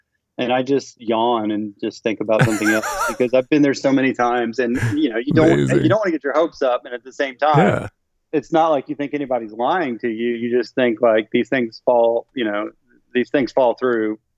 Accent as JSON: {"language": "English", "town": "Memphis", "region": "Tennessee", "country": "United States", "said": "I would say maelstrom, but I'm from Memphis, Tennessee."}